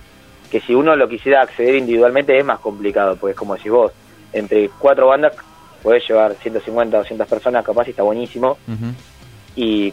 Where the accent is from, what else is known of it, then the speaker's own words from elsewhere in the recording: General Rodríguez, Buenos Aires Province, Argentina; nosotros somos de General Rodríguez.